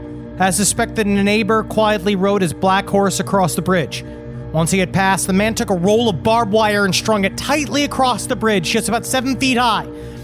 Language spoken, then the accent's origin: English; Texas, United States; I grew up in Texas as well, and I didn't actually realize how crazy my childhood was until I was quite a bit older.